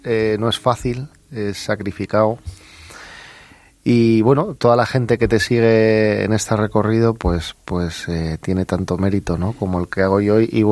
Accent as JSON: {"language": "Spanish", "town": "Bilbao", "region": "Basque Country", "country": "Spain", "said": "Yo soy de Bilbao, me creo con la gastronomía vasca"}